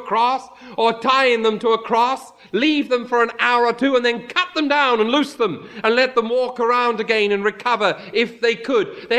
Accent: United Kingdom; Of course, I'm British.

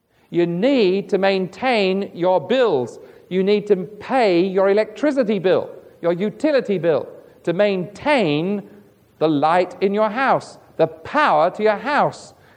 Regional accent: London, United Kingdom; I was English. I'm from London.

